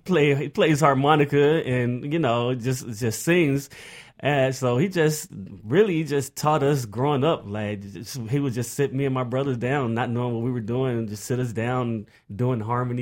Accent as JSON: {"language": "English", "town": "Jackson", "region": "Mississippi", "country": "United States", "said": "I'm originally from Mississippi, Jackson, Mississippi."}